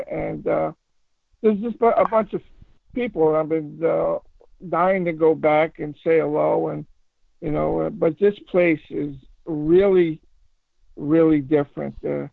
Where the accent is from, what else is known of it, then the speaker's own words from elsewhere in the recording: Linden, New Jersey, United States; also born or lived in Elizabeth; I mean, I was born in Elizabeth, and I lived there, I guess, until I was about 8 years old, and I moved to Linden.